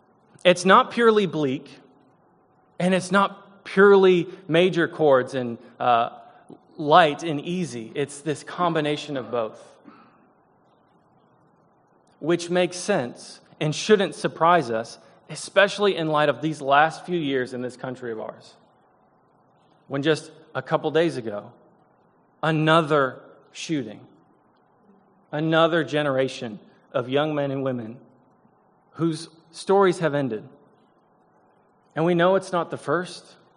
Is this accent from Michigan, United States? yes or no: yes; Michigan, United States; I know that we technically have winter in Southern California, but growing up in Michigan, it's a little bit different environment.